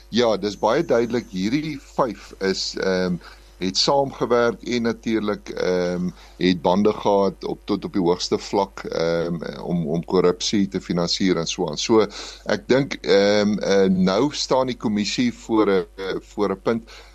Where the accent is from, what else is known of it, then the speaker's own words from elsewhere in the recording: Karoo, South Africa; En om te dink, ek het in die Karoo groot geword.